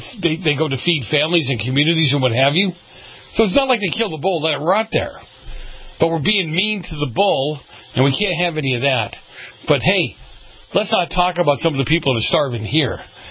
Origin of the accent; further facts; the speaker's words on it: Boston, Massachusetts, United States; I grew up in Boston.